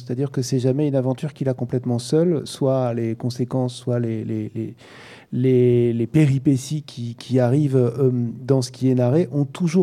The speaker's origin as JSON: {"language": "French", "region": "Brittany", "country": "France", "said": "comme mon patronyme l'indique, je suis breton depuis je ne sais pas combien de temps"}